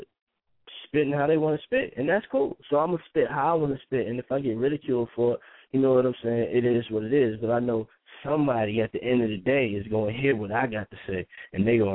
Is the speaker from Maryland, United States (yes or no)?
yes; Frederick, Maryland, United States; also born or lived in Baltimore; now in Richmond, United States; I'm originally from Frederick, Maryland. You know what I'm saying? So I usually rep Baltimore. That's what I rep to the day I die. I moved to Baltimore when I was a little bit younger.